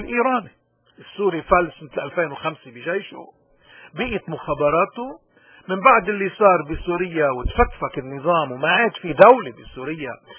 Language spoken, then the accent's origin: Arabic; Lebanon; نحن كلبنانيين معيارنا الدستور اللبناني